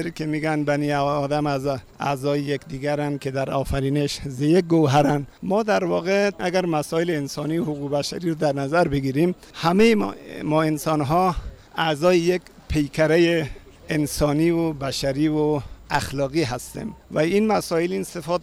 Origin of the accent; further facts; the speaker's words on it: Afghanistan; ساکن هرات افغانستان. دیروز هم از افغانستان اومدم اینجا.